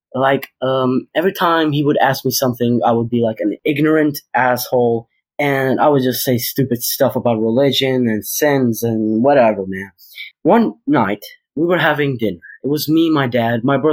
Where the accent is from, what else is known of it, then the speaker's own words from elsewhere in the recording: Kosovo; I'm from Kosovo, which is a small country in South Balkan who many people don't know of.